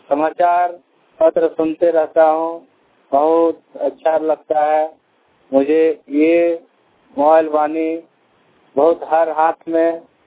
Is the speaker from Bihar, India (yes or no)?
no; Kherabera, Jharkhand, India; ग्राम खेराबेड़ा, पंचायत चेता प्रखंड कब्चा की धनबाद जिला का निवासी हूँ।